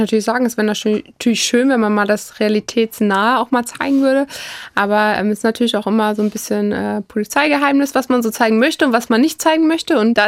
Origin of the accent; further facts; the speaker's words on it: Hesse, Germany; born there; gerade im Bereich Edersee fühle ich mich sehr, sehr wohl, um einfach auch mal abzuschalten und ja, in meiner Geburtsstadt einfach auch mal Zeit zu verbringen.